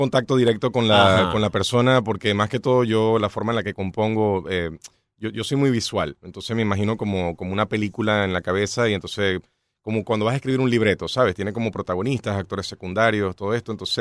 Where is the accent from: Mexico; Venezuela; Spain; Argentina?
Venezuela; Maracaibo, Zulia; born there; Sí, zuliano. Mis orígenes son italianos, claramente, pero llegué, bueno, nací en Venezuela por casualidad y gracias a Dios, en Maracaibo, y volví a Venezuela cuando tenía como 11 años. Entonces, pues me he mudado, he crecido un poco por todos lados